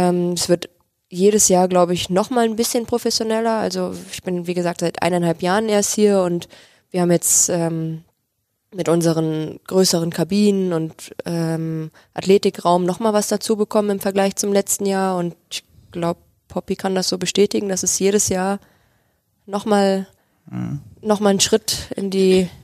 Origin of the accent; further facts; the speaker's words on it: Essen, North Rhine-Westphalia, Germany; ich komme zum Beispiel aus Essen